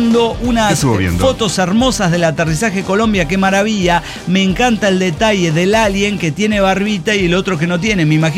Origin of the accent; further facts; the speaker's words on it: Mexico; Creo que tuve mucha suerte de empezar a oírlos en el mismo año que fue el aterrizaje en mi país